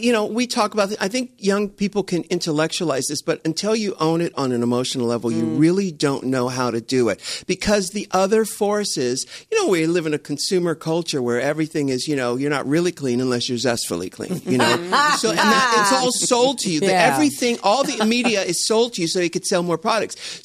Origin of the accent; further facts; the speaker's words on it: San Diego, California, United States; Oh my God. I'm from San Diego.